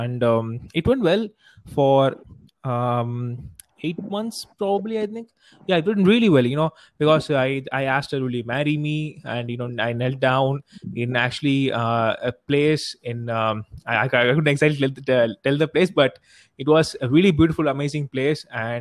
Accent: Tamil Nadu, India; I'm from Tamil Nadu, and I'm actually an MBA student.

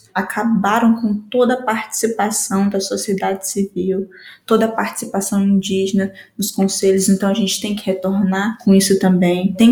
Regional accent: Brazil; Cresci na minha terra, que é a terra indígena 7 de setembro, mas também grande parte da minha infância eu passei com o povo Uruauau, que se autodenomina Jupaú.

